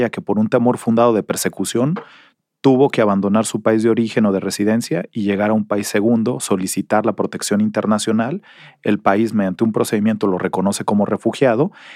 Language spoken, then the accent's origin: Spanish; Mexico; nos hemos quejado como mexicanos